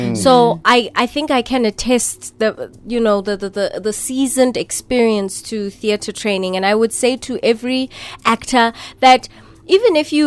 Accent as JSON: {"language": "English", "town": "Matlosana", "region": "North West", "country": "South Africa", "tie": "born or raised there", "moved": "yes", "lives_now": "Gauteng, South Africa", "said": "I grew up in Matlosana, born and raised. And yeah, I've only been in Gauteng for maybe a decade, over a decade or so. Originally, my mother's side are from Hebron."}